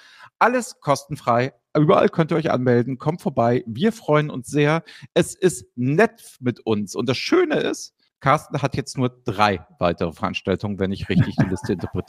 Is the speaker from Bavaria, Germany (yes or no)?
no; Hamburg, Germany; Hamburg, hier in meiner Heimatstadt.